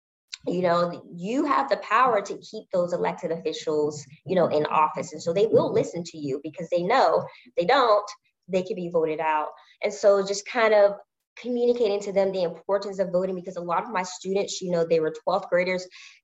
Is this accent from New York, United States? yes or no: no; North Carolina, United States; also born or lived in Virginia; Yeah, so I grew up in North Carolina. I was born in Virginia, and then my parents moved to North Carolina.